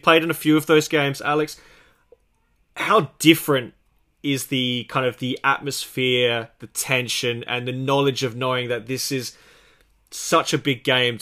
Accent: Australia; As a Australian, I 100% agree with you.

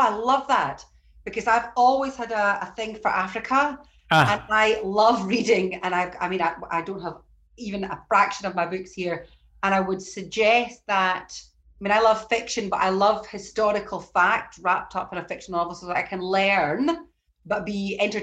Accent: Scotland, United Kingdom; And obviously I'm Scottish. There's a very strong connection for me with Scotland

